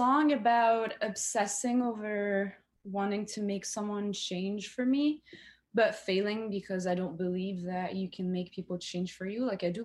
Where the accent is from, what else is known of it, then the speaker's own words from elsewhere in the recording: Geneva, Switzerland; I was born and raised in Geneva, in Switzerland, but my mom is actually from Quebec.